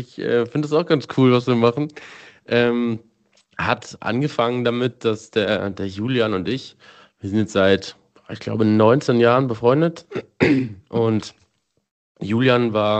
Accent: Hamm, North Rhine-Westphalia, Germany; Und ich lebe in Hamm, ich bin in Hamm geboren worden, ich bin aus Hamm nie weggekommen, zumindest nicht vom Wohnsitz her. Ich habe mal 3 Jahre in Münster gearbeitet und ein Jahr in Oelde, aber ansonsten bin ich immer Hamm treu geblieben

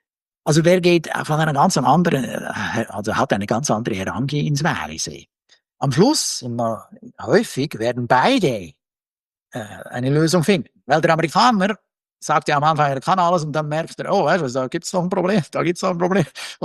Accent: Bern, Switzerland; Insbesondere als ein Schweizer, insbesondere als einer, der aus Bern kommt.

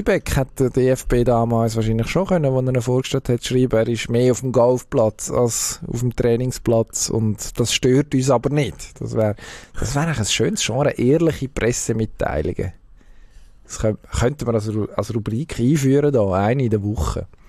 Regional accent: Switzerland; da können wir uns als Schweizer, als Fußballnation Schweiz im Moment natürlich schon strecken

